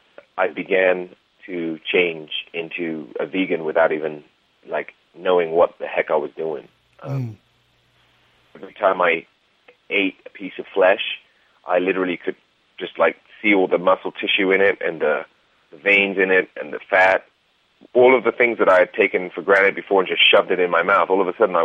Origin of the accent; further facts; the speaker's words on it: Bath, South West England, United Kingdom; So I'm from England. I grew up in England, in Bath, a little Roman town. I've traveled the world, though